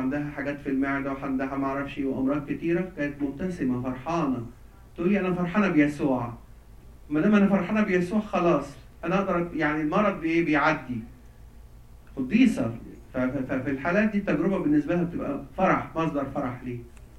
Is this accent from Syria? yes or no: no; Egypt; احنا عندنا في مصر بقى اتفرج على الكنيسه مليانه مليانه ناس